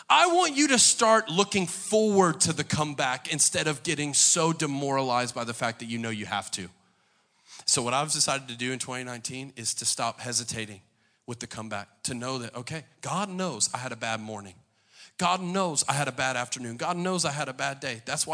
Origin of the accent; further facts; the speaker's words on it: Philadelphia, Pennsylvania, United States; I'm Italian from Philadelphia. I grew up watching Rocky Balboa.